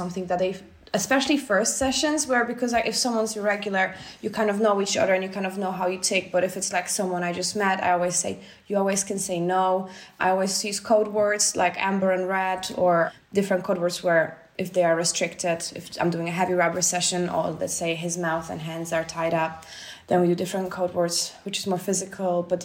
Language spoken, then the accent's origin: English; Berlin, Germany; Yeah, I grew up in Berlin.